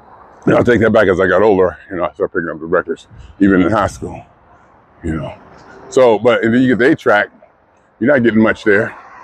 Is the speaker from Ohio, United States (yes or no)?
yes; Ohio, United States; was from Ohio. And I'm from Ohio. And Funk is from Ohio.